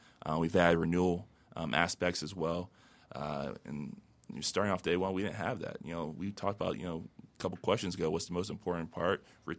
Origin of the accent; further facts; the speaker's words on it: Tampa, Florida, United States; Number one example for me growing up, you know, I grew up in Tampa, Florida, and the Buccaneers got a brand new stadium in '98